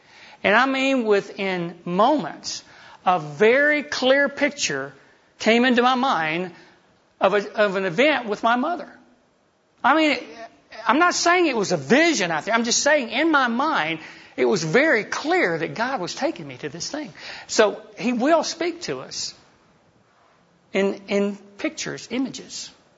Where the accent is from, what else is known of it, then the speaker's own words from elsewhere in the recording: Georgia, United States; And what's interesting, y'all, I'm from Georgia. Anybody know what the plural of y'all is? All y'all.